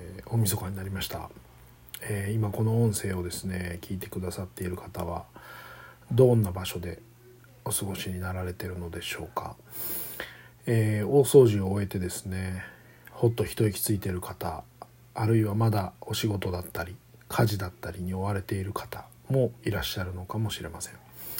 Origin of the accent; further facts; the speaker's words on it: Kanto, Japan; moved away as an adult; now in Kansai, Japan; 僕は関東出身で関西に移りましたので、関東って割とそっけないというか、人間同士の距離感がちょっと遠い感じがするんですね。